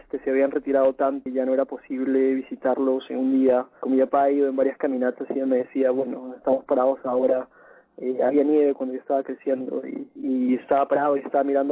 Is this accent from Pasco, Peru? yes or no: no; Lima, Peru; yo crecí, soy de Lima, de Perú, y crecí en Lima, en una ciudad de 9 millones de habitantes, pero mis padres son de la sierra. Mi papá es de un área que se llama el Callejón de Huaylas